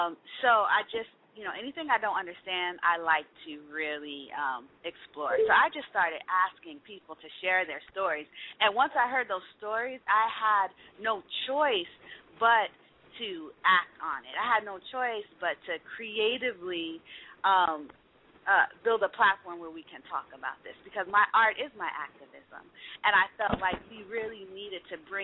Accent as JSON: {"language": "English", "region": "New Jersey", "country": "United States", "lives_now": "Atlanta, United States", "said": "I am originally from New Jersey, where I have my production company, Empower, as well, and we really focused on theater. I decided that I wanted to relocate to the Atlanta, Georgia area"}